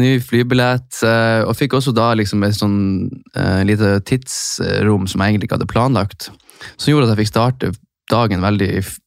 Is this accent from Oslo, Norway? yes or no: no; Hammerfest, Finnmark, Norway; Jeg jo da en veldig enkel gutt fra Finnmark. Født og oppvokst I Hammerfest, som verdens nordligste by.